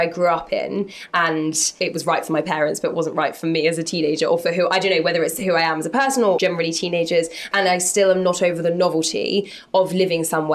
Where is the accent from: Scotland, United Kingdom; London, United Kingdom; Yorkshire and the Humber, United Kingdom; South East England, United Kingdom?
London, United Kingdom; North London; I grew up in North London, so I just wouldn't cross the river.